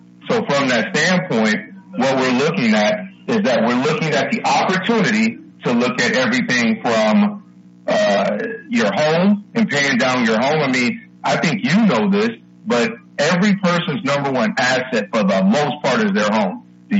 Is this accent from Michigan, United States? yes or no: yes; Detroit, Michigan, United States; I'm glad that you was helping my hometown city, Motown, get better.